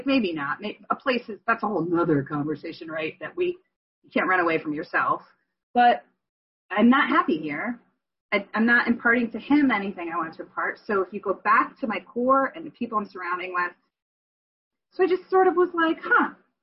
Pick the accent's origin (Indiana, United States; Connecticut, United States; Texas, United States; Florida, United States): Connecticut, United States; also born or lived in California; I lived in California for 21 years. I grew up in Connecticut.